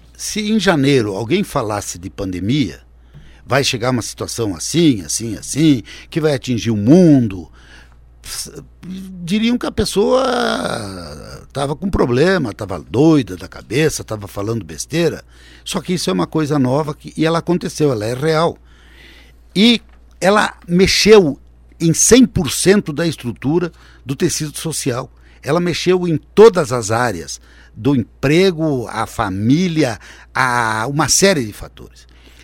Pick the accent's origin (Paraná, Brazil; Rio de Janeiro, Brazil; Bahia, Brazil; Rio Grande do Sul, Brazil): Rio Grande do Sul, Brazil; Santa Rosa; Eu sou do Rio Grande do Sul, da cidade de Santa Rosa.